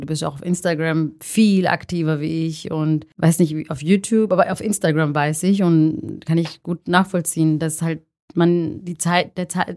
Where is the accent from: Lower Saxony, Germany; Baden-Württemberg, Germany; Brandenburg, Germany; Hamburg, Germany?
Baden-Württemberg, Germany; Stuttgart; ich bin ja aus Stuttgart